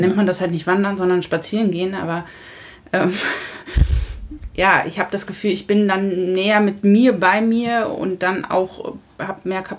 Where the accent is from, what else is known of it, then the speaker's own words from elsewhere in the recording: Lower Saxony, Germany; ich bin ja auf dem Dorf letztendlich groß geworden, im südlichen Niedersachsen.